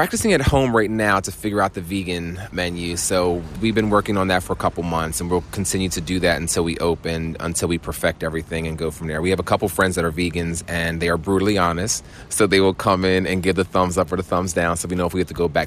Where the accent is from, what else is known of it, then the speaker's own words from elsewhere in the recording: Cape May, New Jersey, United States; So I'm from Cape May, New Jersey. So we do a lot of events in South Jersey.